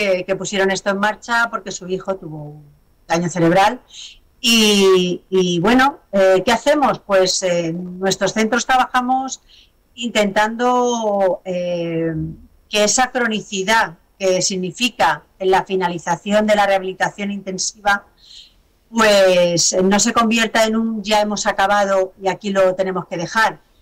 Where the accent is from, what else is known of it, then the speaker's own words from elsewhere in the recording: Puertollano, Castilla-La Mancha, Spain; Criada en Puerto Llano, que tenemos ahí una mezcla extremeña, cordobesa, nos sale a veces el acento...